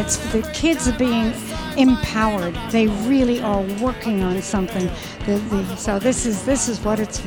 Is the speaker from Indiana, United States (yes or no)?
no; New York City, New York, United States; I'm from New York City, the Upper East Side.